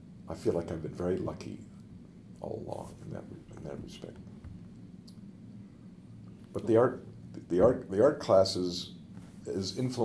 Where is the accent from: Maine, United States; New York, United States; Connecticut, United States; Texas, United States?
Maine, United States; Portland; because where I grew up in Portland, Maine, within a city block, you might have